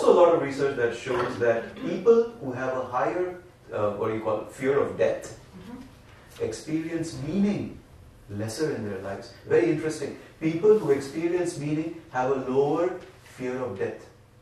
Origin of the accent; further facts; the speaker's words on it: India; I grew up in India. I was taught in India.